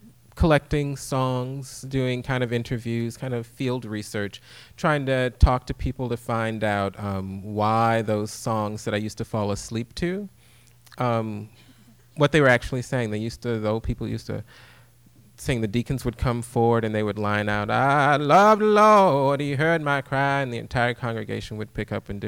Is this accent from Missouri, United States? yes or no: no; Milwaukee, Wisconsin, United States; the reason I mentioned growing up in Milwaukee. Milwaukee's a very segregated city